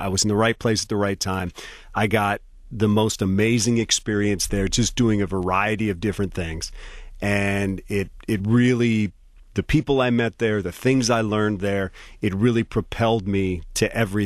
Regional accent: Washington, District of Columbia, United States; Warner Wolf, who I grew up watching in Washington, D.C., and George Michael and Glenn Brenner and guys like that, they were big influences

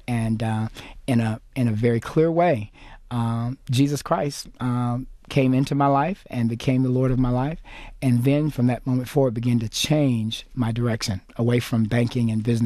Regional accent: Chicago, Illinois, United States; I was born in Chicago, Illinois, and raised on the south side of the city in a community that is amazingly now one of the most fastest growing communities in Chicago, right off of 45th and Prairie

